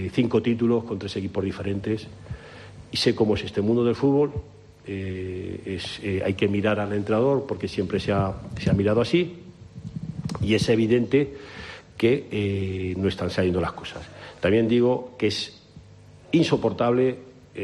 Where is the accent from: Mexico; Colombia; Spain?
Spain; Zaragoza, Aragon; Y yo ya vuelvo a decir, soy zaragozano